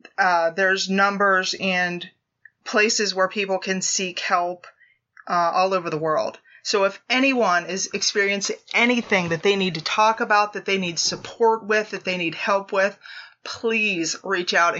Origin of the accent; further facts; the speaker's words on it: Pittsburgh, Pennsylvania, United States; I'm originally from Pittsburgh, so I'm a Yinzer.